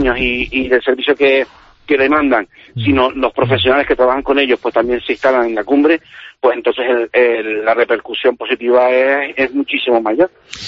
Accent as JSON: {"language": "Spanish", "town": "Artenara", "region": "Canary Islands", "country": "Spain", "said": "Los que somos de Artenara tenemos una sensibilidad muy importante, muy muy destacada y muy a flor de piel"}